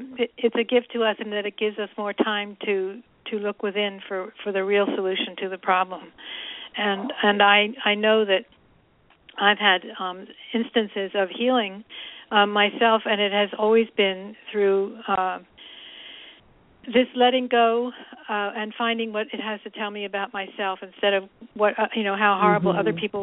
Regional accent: Pennsylvania, United States; also born or lived in California; Or when I came back from California to Pennsylvania, where I grew up

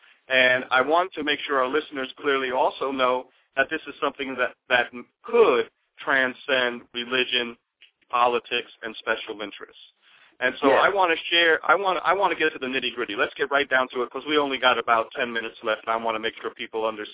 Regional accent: Brooklyn, New York, United States; growing up in Brooklyn, New York, as a child, about 30, 40 years ago, our community was more of a community

